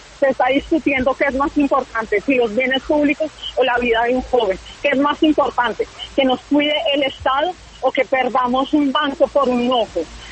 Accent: Colombia; Soy una colombiana

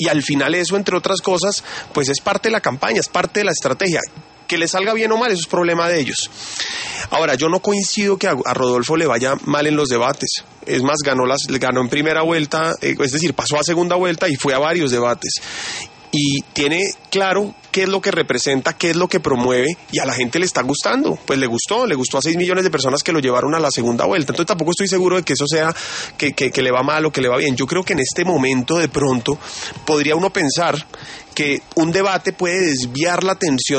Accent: Colombia

